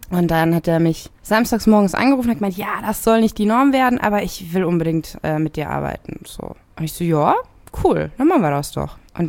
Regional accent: Rhineland-Palatinate, Germany; Aber ich bin in der Pfalz groß geworden.

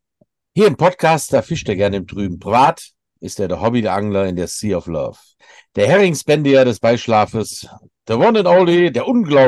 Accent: Troisdorf, North Rhine-Westphalia, Germany; born there; Nicht raised, aber born in Troisdorf

